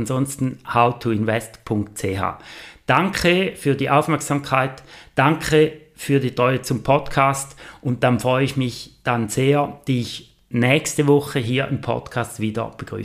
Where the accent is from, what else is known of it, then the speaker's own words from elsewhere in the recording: Switzerland; dass eben diese Teuerung auch bei uns in der Schweiz tatsächlich Realität ist.